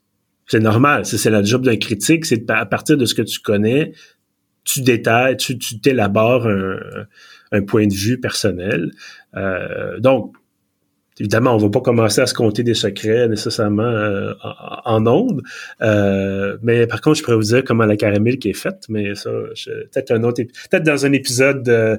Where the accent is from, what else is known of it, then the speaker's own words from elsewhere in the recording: Montreal, Quebec, Canada; moi, j'ai émigré de Villeray à Montréal-Nord, au plateau, tu sais, il y a pas, c'est pas des grands déracinements, là.